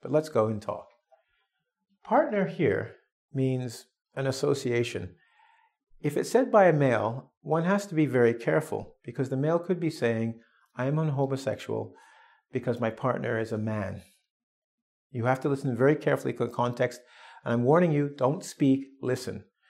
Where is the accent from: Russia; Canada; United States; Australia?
Russia; English is a second language; I am from Russia.